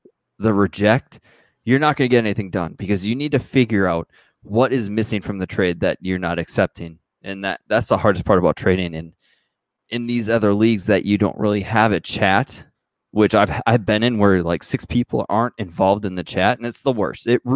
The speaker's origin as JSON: {"language": "English", "region": "Minnesota", "country": "United States", "said": "And yes, I, as a Minnesotan, have said some bad things to people."}